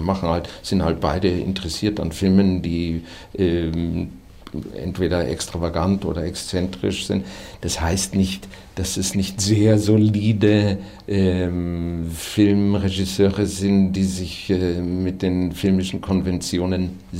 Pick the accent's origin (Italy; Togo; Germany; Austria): Austria; ich bin aus Österreich, finden Sie das einfach?